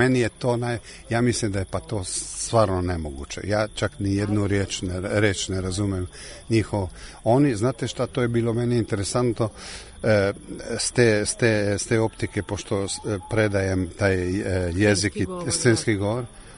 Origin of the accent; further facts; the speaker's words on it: Maribor, Slovenia; Učio sam nešto nemački, mogu, pošto sam ja rodom iz Maribora